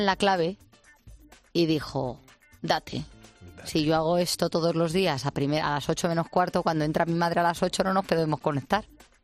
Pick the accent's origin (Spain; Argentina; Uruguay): Spain; nosotros como españoles